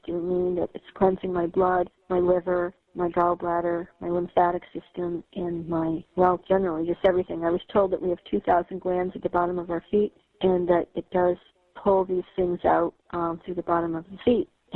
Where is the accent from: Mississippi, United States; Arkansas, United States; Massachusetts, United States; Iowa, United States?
Massachusetts, United States; I'm from Massachusetts.